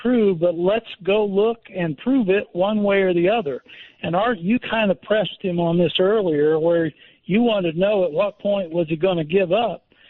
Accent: Indianapolis, Indiana, United States; I'm from Indianapolis, and I wanted to ask some kind of challenging questions.

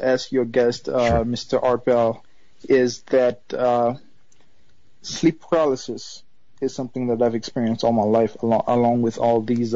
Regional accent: Haiti; English is a second language; I was born and raised in Haiti. So English is really my third language, I would say.

